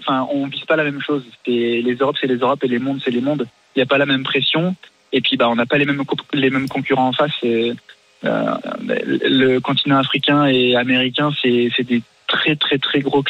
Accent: Agen, Nouvelle-Aquitaine, France

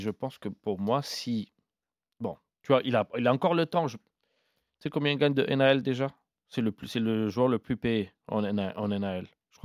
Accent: Ethiopia; je suis né en Éthiopie, père grec-éthiopien, mère italienne-érythréenne.

